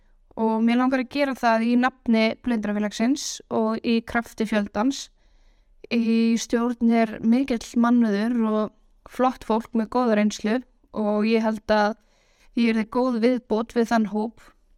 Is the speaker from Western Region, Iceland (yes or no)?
no; Hvolsvöllur, Southern Region, Iceland; moved away as an adult; now in Reykjavik, Iceland; Ég kem frá Hvolsvelli, er uppalinn þar og flyt í bæinn til þess að stunda nám